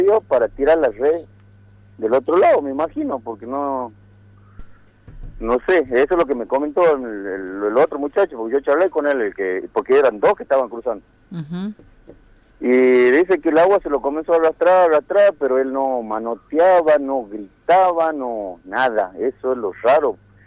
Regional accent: Caraparí, Salta, Argentina; la gente de Aguaray, de allá de la zona donde yo soy también, de Caraparí

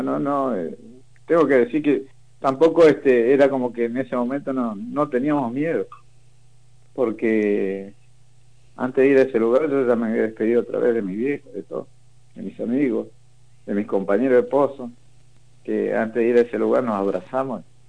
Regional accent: Comodoro Rivadavia, Chubut, Argentina; somos muchos los de Comodoro

